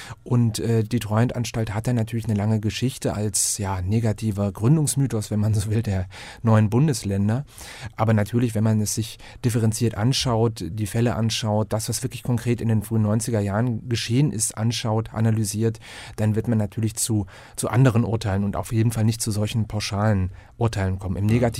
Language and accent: German; Saxony-Anhalt, Germany; das Mansfelder Land, wo ich herkomme, verlassen und dort studiert